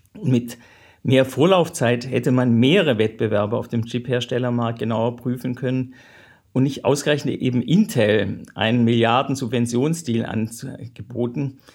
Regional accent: Stuttgart, Baden-Württemberg, Germany; ich stamme aus Stuttgart

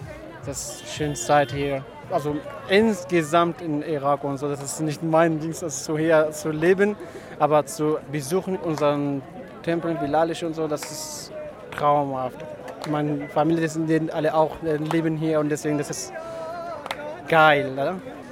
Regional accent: Germany; now in Hamburg, Germany; Ich komme aus Deutschland.

